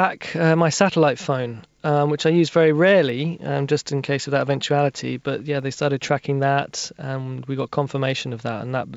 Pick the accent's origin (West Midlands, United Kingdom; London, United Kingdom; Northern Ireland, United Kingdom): London, United Kingdom; Hackney; myself, I'm a freelancer from Hackney, East London